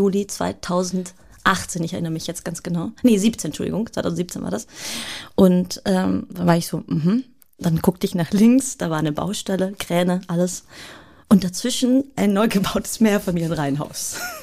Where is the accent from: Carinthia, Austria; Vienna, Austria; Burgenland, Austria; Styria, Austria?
Vienna, Austria; born there; Ich bin in Wien geboren, Zentralfriedhof.